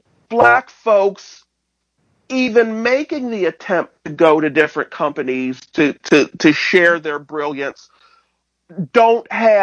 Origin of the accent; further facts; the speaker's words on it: Pittsburgh, Pennsylvania, United States; I come from Pittsburgh. The Pulitzer Prize winning playwright August Wilson wrote all his plays about my neighborhood that I grew up